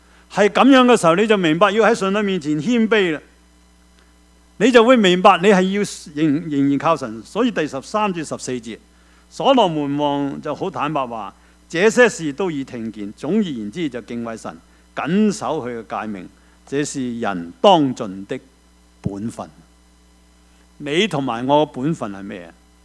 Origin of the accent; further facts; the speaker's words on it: Hong Kong; 我们香港人说，识少少就扮代表，这句说话真的很真。